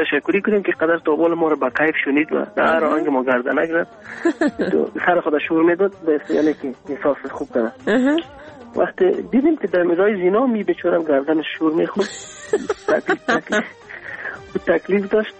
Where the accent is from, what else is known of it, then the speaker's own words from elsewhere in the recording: Afghanistan; از افغانستان هستم